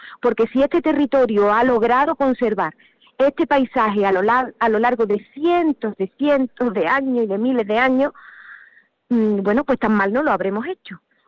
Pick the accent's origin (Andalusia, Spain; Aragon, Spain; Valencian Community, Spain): Andalusia, Spain; Almonte; yo estoy hablando de mi pueblo, de Almonte.